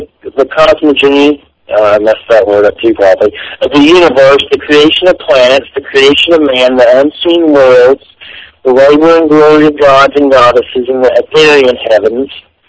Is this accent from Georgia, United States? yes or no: yes; Georgia, United States; now in Florida, United States; I'm just the way you do it, but I'm also from Georgia.